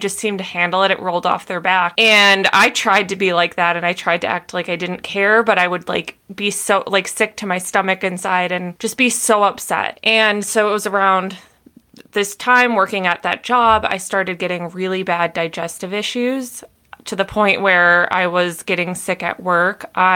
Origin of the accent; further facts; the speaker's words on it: Minnesota, United States; moved away as an adult; now in California, United States; So anyway, when I was 22, I moved from Minnesota to California.